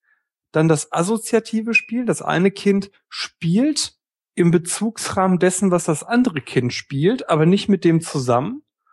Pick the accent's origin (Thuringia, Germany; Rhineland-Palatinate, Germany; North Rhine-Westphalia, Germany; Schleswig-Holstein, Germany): North Rhine-Westphalia, Germany; Okay, ja, also wir bei uns im Ruhrpott, wir bezeichnen unter Spaßkloppe das spielerische Miteinander